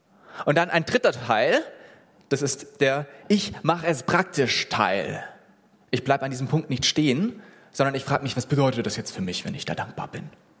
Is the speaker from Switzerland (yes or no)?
no; Swabia, Germany; ich bin ja Schwabe